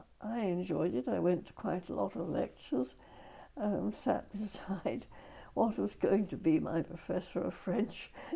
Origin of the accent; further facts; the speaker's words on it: Trimley St Mary, East of England, United Kingdom; born there; Well, I was born in late August in Suffolk, where my grandfather, not this one, but my mother's father, was the rector of a little parish outside Ipswich called Trimley St. Mary. And I was born there in the late summer after they came back from Sweden.